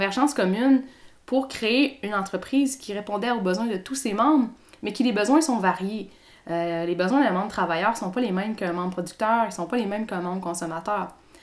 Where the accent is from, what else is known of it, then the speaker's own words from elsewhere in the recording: Quebec, Canada; Bon, en fait, moi, je suis native d'ici. Je suis native de la Côte-Nord. Fait que j'ai vraiment cette région-là qui est à cœur pour moi. Mes racines sont ici.